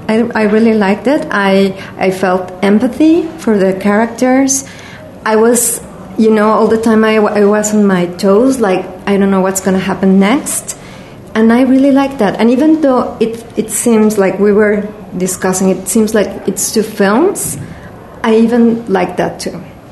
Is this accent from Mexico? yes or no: yes; Mexico; maybe because I come from Mexico and I don't have this background.